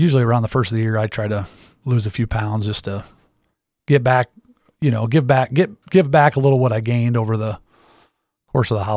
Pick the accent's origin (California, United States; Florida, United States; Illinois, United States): Illinois, United States; And then I grew up in Central.